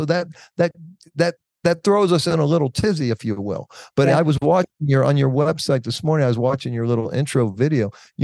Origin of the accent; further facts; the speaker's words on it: United States; I mean, I'm 66 years old. I grew up in America.